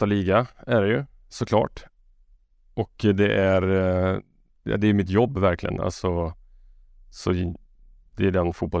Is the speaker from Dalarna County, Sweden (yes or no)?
no; Karlstad, Värmland, Sweden; Jag är från Karlstad, och där är det inte lokala fotbollen särskilt stor heller.